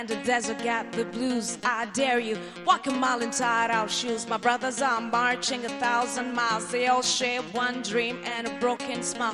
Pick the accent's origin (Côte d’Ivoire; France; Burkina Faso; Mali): Mali; Je suis née et j'ai grandi au Mali.